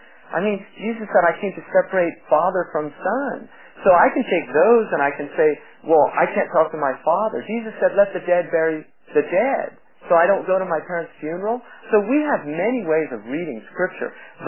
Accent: California, United States; But it's not because I'm progressive and from California.

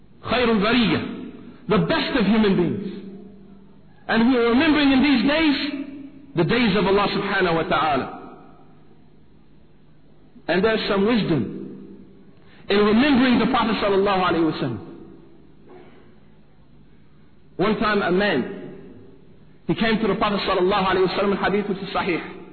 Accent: United States; Dear brothers and sisters, I'm from the United States. But first I'm a Muslim, alhamdulillah.

